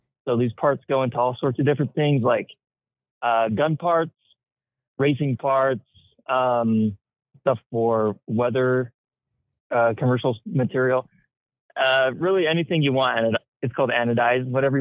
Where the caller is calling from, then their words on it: Logan, Utah, United States; I'm calling in from Logan, Utah, on the campus of Utah State University.